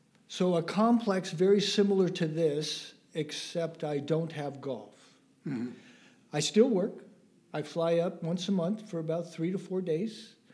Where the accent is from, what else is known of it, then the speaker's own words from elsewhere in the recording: Oakland, California, United States; I grew up in the Bay Area, Oakland, California